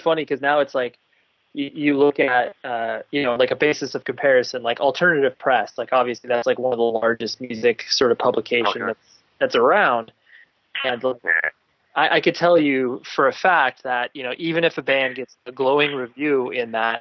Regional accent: California, United States; Yeah, I am from California

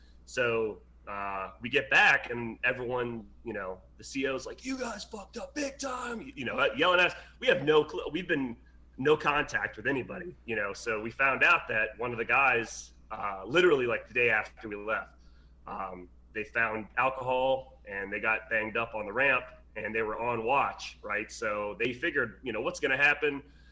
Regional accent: Leesburg, United States; I'm from Leesburg. We moved. We actually moved like an hour outside of Leesburg. We bought a house, so, but other than that, I grew up there, so.

